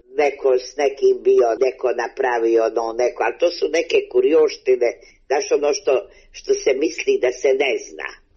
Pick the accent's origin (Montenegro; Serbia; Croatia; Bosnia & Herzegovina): Montenegro; Budva; Kod nas u Budvi ima i pjesma karnevalska koja se obavezno pjevala u te dane.